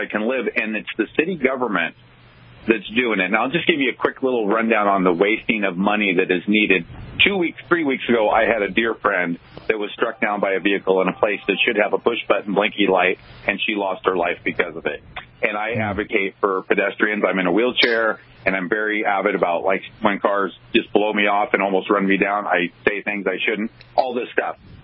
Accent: Aberdeen, Washington, United States; growing up in Aberdeen, Washington

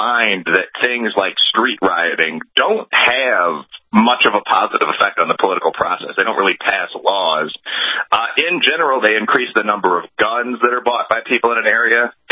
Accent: Chicago, Illinois, United States; I come from a very urban background, black and Irish American family. I'm from Chicago.

